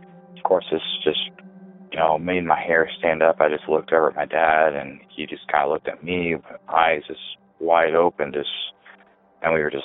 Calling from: Elwood, Indiana, United States; I'm calling from Elwood, Indiana, at the time that happened.

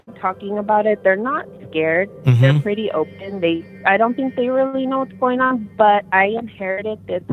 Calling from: Yuma, Arizona, United States; I'm calling from Yuma, Arizona.

